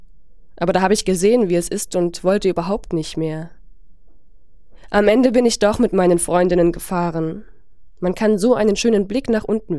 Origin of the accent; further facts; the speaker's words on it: Vietnam; now in Germany; Und zwar in Vietnam, meiner Heimat.